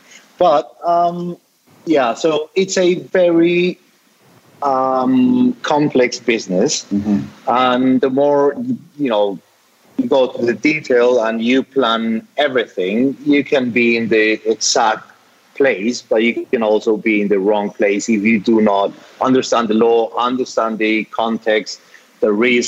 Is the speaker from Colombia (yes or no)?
yes; Bogotá, Bogotá Capital District, Colombia; English is a second language; now in Cali, Colombia; I'm based in Cali, so by the way, I am from Bogota, I'm not from Cali.